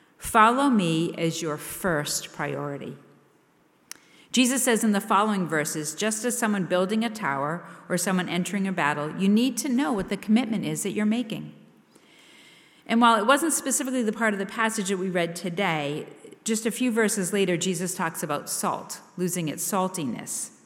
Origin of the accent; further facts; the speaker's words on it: New England, United States; Growing up in New England, I was by default a Red Sox fan.